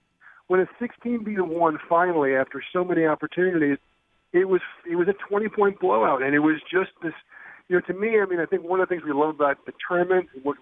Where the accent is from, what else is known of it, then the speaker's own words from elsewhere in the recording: New York, United States; we were our hero for a lot of us who played basketball growing up on Long Island was Matt Daugherty